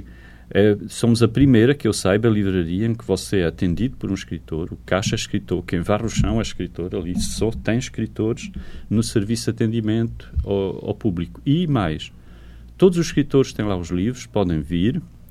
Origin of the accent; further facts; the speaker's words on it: Portugal; eu sou português, não conheço muita a literatura